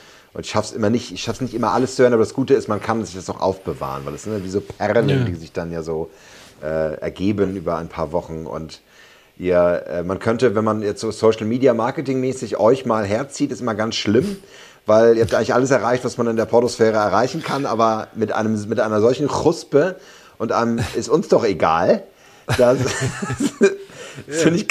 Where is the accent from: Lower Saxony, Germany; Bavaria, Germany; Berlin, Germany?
Berlin, Germany; Als Berliner